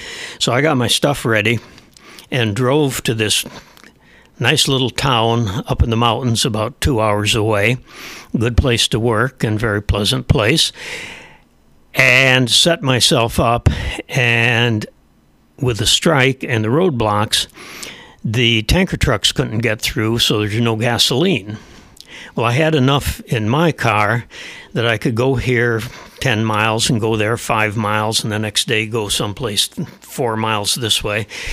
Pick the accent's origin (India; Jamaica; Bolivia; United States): Bolivia; Santa Cruz; And since I'm from Santa Cruz, and I was kind of, I don't get into politics down there